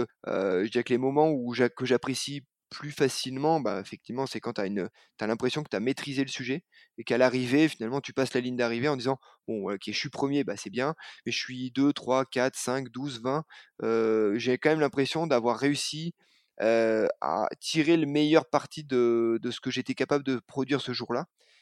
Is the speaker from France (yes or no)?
yes; Massif Central, France; je suis issu du Massif Central, où c'est de la montagne, mais pas quand même complètement. C'est du plat, mais pas complètement.